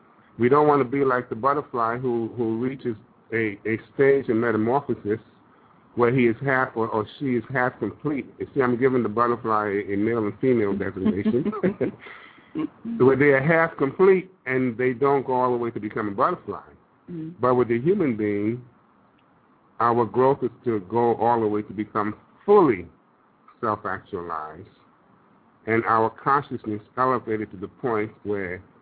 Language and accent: English; Brooklyn, New York, United States; And I grew up in Brooklyn, New York.